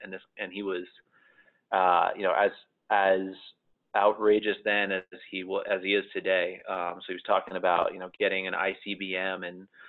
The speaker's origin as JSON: {"language": "English", "town": "Miami Beach", "region": "Florida", "country": "United States", "tie": "born or raised there", "said": "Yeah, I'm from Miami Beach, Florida, which is was a nice place to grow up in for sure."}